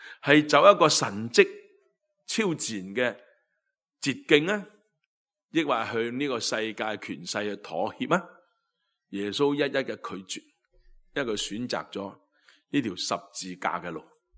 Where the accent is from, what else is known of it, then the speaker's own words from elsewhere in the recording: China; 在我们中国人的传统里面很惧怕死亡。